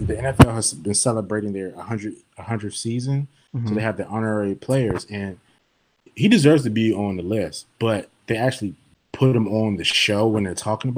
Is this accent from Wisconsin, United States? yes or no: no; Maryland, United States; I remember seeing Michael Vick Atlanta Falcons jerseys where I grew up in Maryland